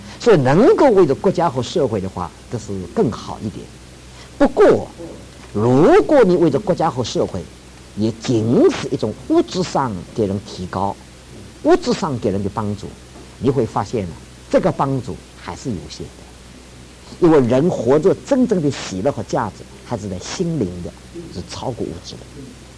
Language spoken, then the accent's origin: Chinese; China; 这我是中国人，我们都是中国人啊。